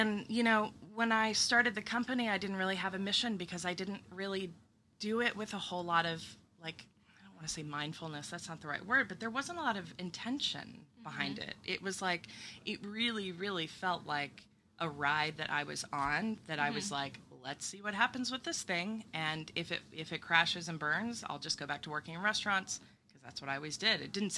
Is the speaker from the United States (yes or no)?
yes; Texas, United States; I'm from Texas, and she used to have pecan trees in the backyard, and we would just, like, run out there and gather them and crack them at the table and just eat them raw all through my childhood.